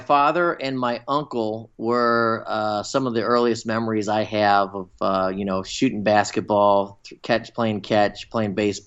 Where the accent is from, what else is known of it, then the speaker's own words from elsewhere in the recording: Cincinnati, Ohio, United States; I grew up in Cincinnati, Ohio